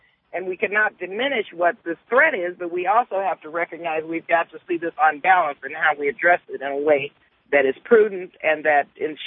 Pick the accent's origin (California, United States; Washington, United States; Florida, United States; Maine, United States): California, United States; Oakland; I come from the Bay Area in Oakland.